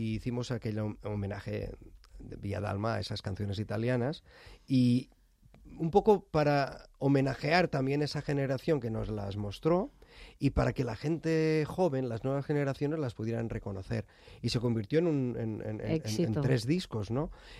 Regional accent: Sabadell, Catalonia, Spain; Se pensaban que era italiano y incluso en alguna entrevista me decían, pero es que hablas muy bien español, pero si soy de Sabadell.

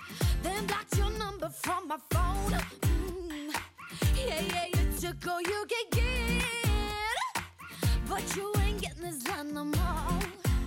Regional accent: Community of Madrid, Spain; Yo también soy madrileño, ¿eh?

